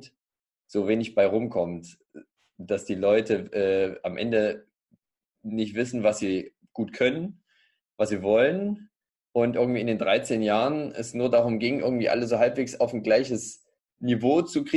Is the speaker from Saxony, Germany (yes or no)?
yes; Leipzig, Saxony, Germany; Ich komme aus Leipzig, meine Frau auch.